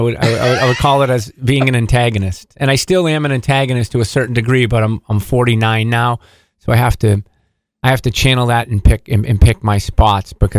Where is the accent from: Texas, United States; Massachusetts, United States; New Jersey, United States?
Massachusetts, United States; Boston; So him and his brother Mike, I grew up with in Boston, and they had played here as well.